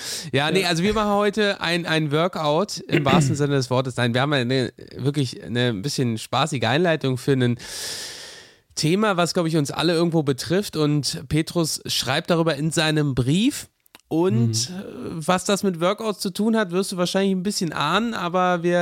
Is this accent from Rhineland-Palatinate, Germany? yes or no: no; Berlin, Germany; Also ich komme aus Berlin, aber ich bin jetzt in einem Dorf.